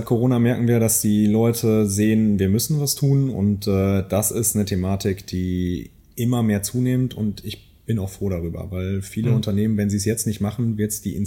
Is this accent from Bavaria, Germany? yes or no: no; North Rhine-Westphalia, Germany; ich bin ja selber Münsterländer, ja. Urmünsterländer